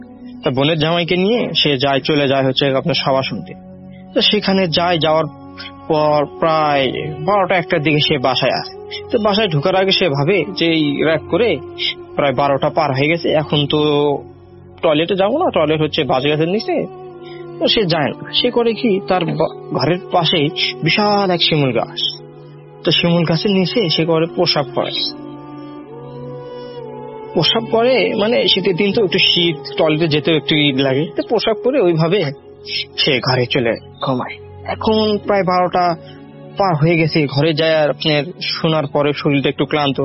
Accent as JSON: {"language": "Bangla", "town": "Sherpur", "region": "Rajshahi Division", "country": "Bangladesh", "tie": "born or raised there", "said": "আমার বাড়ি হচ্ছে শেরপুর থানা বগুড়া জেলা।"}